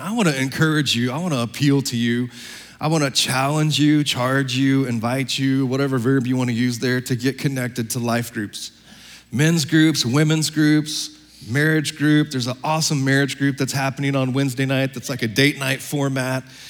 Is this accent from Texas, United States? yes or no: yes; Texas, United States; Don't hold it against me. I'm from Texas, all right? I have an excuse, all right?